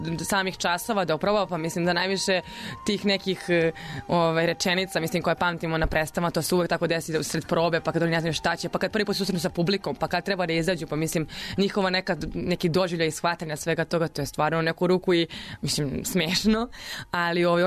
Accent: Serbia; kod nas u Srbiji

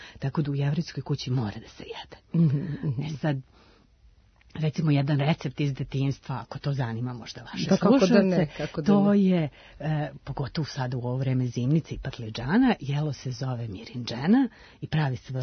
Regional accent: Bosnia & Herzegovina; tako su došle kod nas u Bosnu

